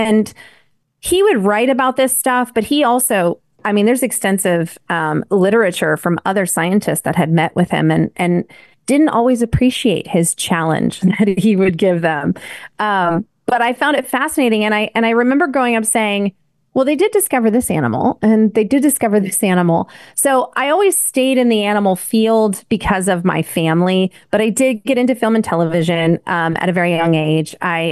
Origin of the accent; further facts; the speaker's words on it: Rocky Mountains, United States; And growing up in the Rockies, when I was 8 years old, my mother and I actually had an experience when we were out feeding the llamas.